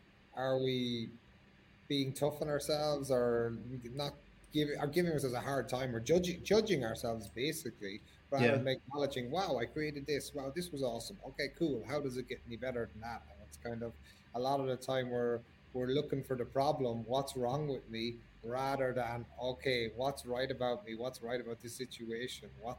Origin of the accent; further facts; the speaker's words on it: Ireland; I think there's a number of things, I suppose, even being Irish to an extent